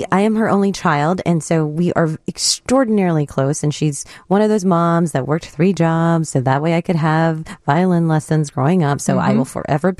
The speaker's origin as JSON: {"language": "English", "region": "North Carolina", "country": "United States", "tie": "born or raised there", "lives_now": "Chicago, United States", "said": "So I grew up in North Carolina, and my mother lives in North Carolina"}